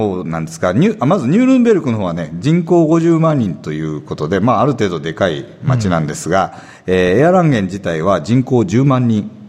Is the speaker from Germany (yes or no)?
yes; Erlangen, Bavaria, Germany; Japanese is a second language; はい、ドイツから参りました。